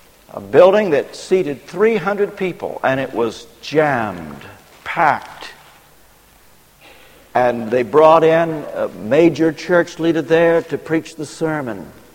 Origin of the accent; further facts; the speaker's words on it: Ashland, Kentucky, United States; I come from the hills of Kentucky, and I was born and brought up in Ashland, Kentucky.